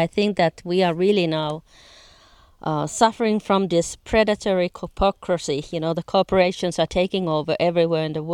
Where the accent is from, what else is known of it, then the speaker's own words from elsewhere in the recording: Finland; I'm from Finland